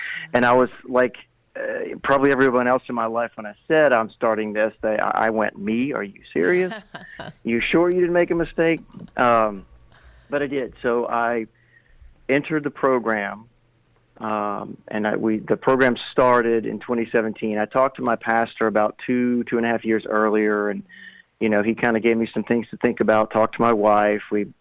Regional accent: Baton Rouge, Louisiana, United States; now in Mandeville, United States; my wife and I had just had our second child, and we're from Baton Rouge. We're both okay. from Baton Rouge. And we moved to Mandeville. I took a job in downtown New Orleans.

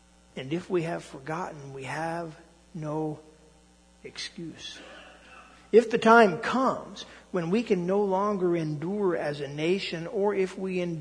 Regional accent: United States; I am an American. I have hopes and fears for my beloved country.

